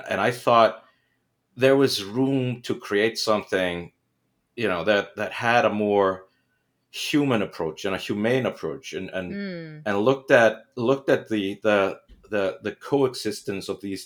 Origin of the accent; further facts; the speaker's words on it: Iceland; I'm originally from Iceland. I'm Icelandic. So I started out by building a studio in Iceland many, many lifetimes ago, it feels.